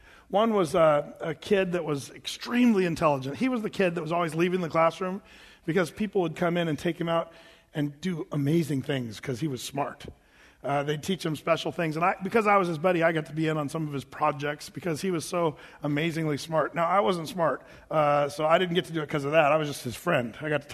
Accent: Oregon, United States; I grew up in Southern Oregon, you know, and the little farm, we had cattle and sheep and, you know, chickens and rabbits and quail and dogs and honeybees.

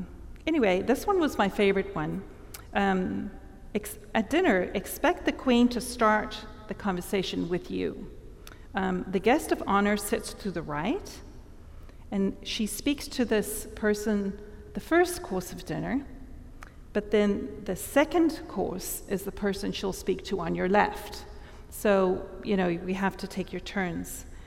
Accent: Zimbabwe; I was born in Zimbabwe, and back then it was a British colony

